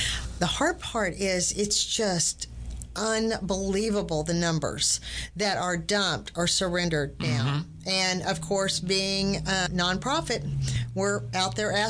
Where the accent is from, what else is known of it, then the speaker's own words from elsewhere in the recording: Tyler, Texas, United States; Born and raised in Tyler, love being a part of that.